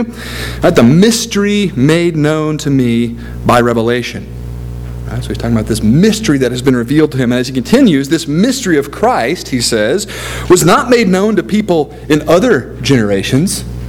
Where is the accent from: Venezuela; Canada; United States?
United States; Colorado; now in Abilene, United States; I'm from Colorado and grew up there my whole life.